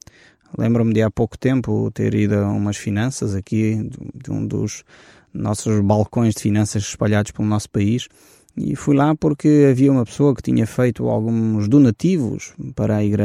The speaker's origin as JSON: {"language": "Portuguese", "country": "Portugal", "said": "Porque é que nós, como portugueses, não podemos ter todos os mesmos direitos"}